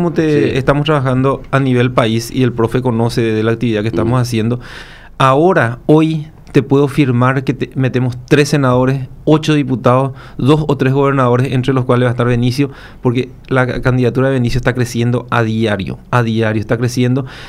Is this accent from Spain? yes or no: no; Santiago, Misiones, Paraguay; now in Luque, Paraguay; Yo soy de Santiago Misiones.